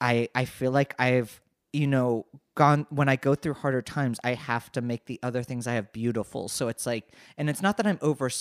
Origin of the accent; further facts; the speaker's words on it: Wheeling, West Virginia, United States; And I'm from Wheeling, West Virginia. So I get it.